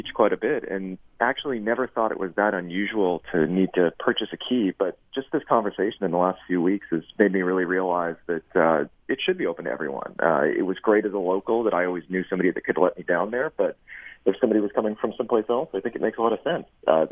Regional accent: California, United States; Yeah, I grew up in the Santa Cruz Mountains and spent a lot of time down there and was raised by surfers.

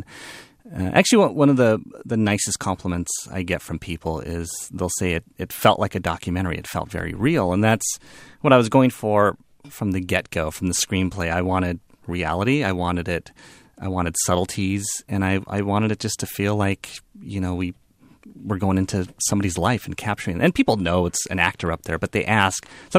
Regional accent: California, United States; And I'm from the Bay Area, and you would think of any place in the world where you would find a female sushi chef, it would be here in the Bay Area.

